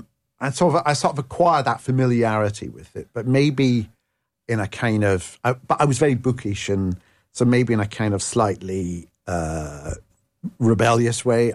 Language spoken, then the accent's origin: English; Scotland, United Kingdom; So, you know, being Scottish, I will be Scottish and Italian, you know, I've got the best of both.